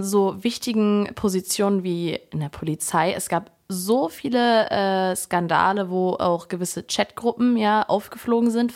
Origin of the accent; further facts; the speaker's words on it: East Germany, Germany; Und das ist aber nicht nur bei uns im Osten so